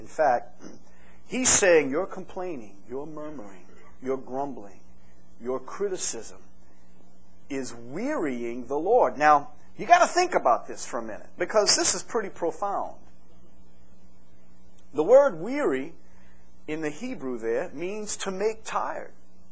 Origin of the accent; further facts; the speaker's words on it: United States; You know, I mean, look, I'm an American.